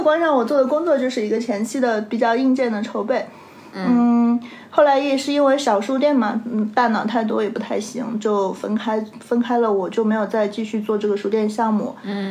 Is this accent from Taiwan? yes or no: no; Henan, China; 我回河南老家的时候触动很大